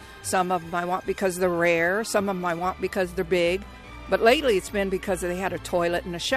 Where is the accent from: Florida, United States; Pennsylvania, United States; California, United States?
California, United States; Lincoln; I'm from Lincoln, California, and I've been working on and restoring trailers for 41 years.